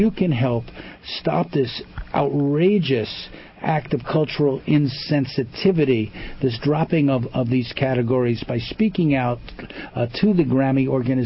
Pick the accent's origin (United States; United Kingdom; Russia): United States; Bronx, New York; not only because we're both from the Bronx